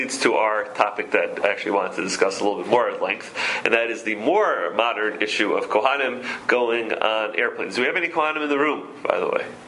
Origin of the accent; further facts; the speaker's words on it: Queens, New York, United States; One prominent place by me, I grew up in Queens, so on Main Street in Queens, there is a very large cemetery there